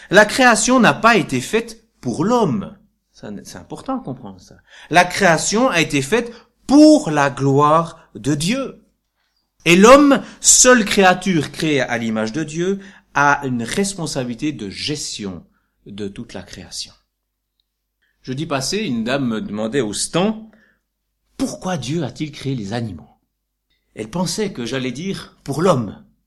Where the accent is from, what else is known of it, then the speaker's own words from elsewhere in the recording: Bourgogne-Franche-Comté, France; born there; je suis né dans le Jura, dans une famille avec un père qui était descendant des Mennonites.